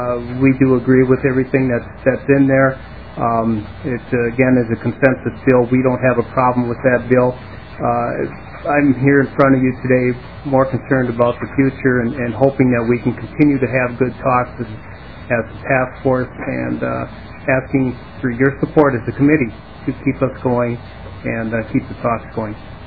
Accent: Dover, Minnesota, United States; I'm from Dover, Minnesota, Elmira Township

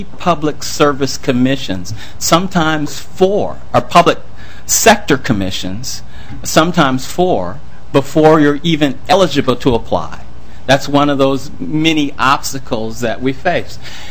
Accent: Minneapolis, Minnesota, United States; I am a fourth generation Minnesotan. I was born in North Minneapolis and raised in South Minneapolis, graduate of Washburn High School, and graduate of the University of Minnesota

